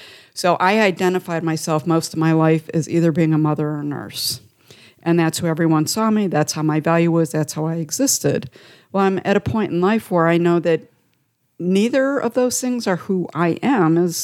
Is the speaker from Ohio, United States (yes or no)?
yes; Cleveland, Ohio, United States; moved away as an adult; also born or lived in Middle East; I grew up in Cleveland. I lived my whole life in the greater Cleveland area.